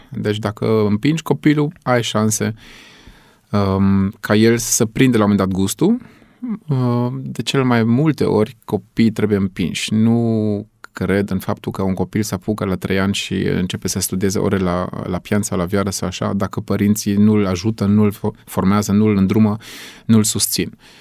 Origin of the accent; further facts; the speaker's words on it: Brașov, Brașov County, Romania; sunt un brașovean, adică sunt îndrăgostit de orașul natal, de regiune, și trăiesc aici în biotopul meu